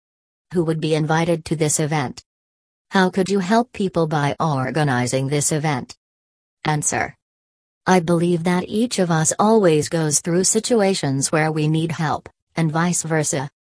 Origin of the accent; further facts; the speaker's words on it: Dong Thap, Vietnam; in my hometown, Dong Thap Province